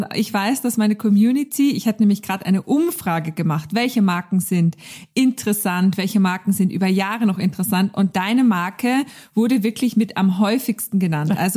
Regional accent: Austria; Wir kommen beide aus Österreich und wir lieben Beauty.

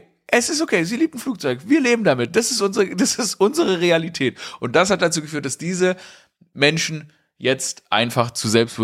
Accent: Stuttgart, Baden-Württemberg, Germany; Ich komme so richtig aus Downtown Stuttgart, bin ich aufgewachsen.

